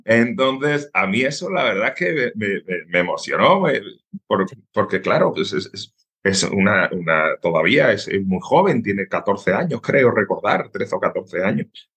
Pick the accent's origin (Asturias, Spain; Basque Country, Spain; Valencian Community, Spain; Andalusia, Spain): Andalusia, Spain; esa velocidad, que lo llevamos nosotros como andaluces.